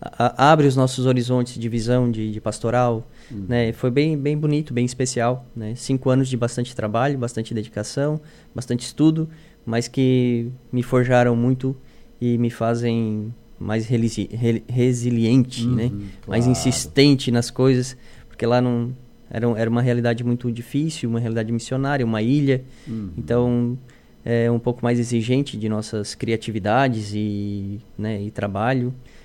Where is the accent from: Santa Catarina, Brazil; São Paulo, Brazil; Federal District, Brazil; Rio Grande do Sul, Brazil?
Santa Catarina, Brazil; Içara; Eu sou natural da Içara.